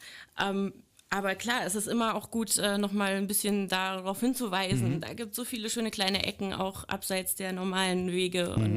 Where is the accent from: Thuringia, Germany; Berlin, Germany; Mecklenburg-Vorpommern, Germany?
Berlin, Germany; Und das wissen wir als Berliner ja.